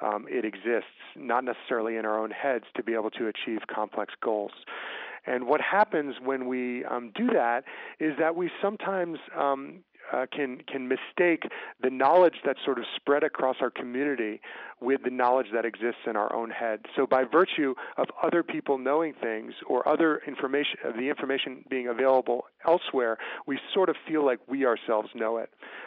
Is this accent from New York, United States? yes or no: yes; Albany, New York, United States; I am from the Albany area. I grew up listening to WAMC